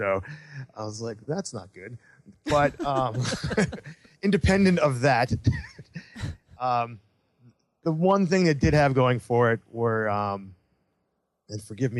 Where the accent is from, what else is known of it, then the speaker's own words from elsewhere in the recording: California, United States; But I grew up in California, so I spent my Universal attachment is definitely Hollywood.